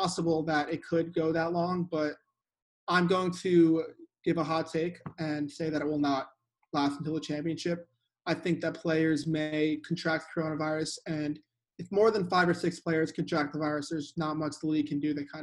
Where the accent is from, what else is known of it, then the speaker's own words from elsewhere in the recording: Miami, Florida, United States; and I'm a guy from Miami